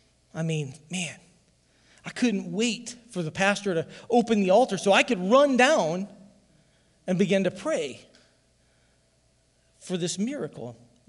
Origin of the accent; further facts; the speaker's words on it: Ottumwa, Iowa, United States; I grew up in Pentecostal. I grew up in Open Bible, grew up down in Ottumwa, and I grew up in a church that was Spirit-filled